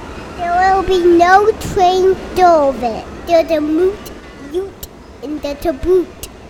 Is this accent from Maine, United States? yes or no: no; New York City, New York, United States; New York City.